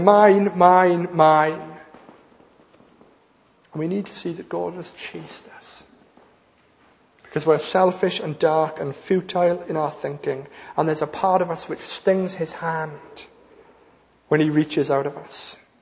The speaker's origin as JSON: {"language": "English", "region": "Wales", "country": "United Kingdom", "tie": "born or raised there", "said": "I was a teenager growing up in South Wales. You might not have guessed that I was a Welshman."}